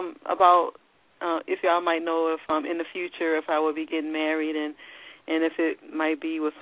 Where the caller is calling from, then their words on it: Virginia, United States; I'm calling from the state of Virginia.